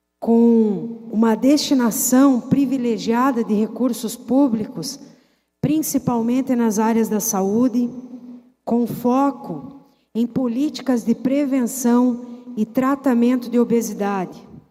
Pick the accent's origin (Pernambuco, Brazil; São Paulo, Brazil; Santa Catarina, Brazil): Santa Catarina, Brazil; Videira; born or raised there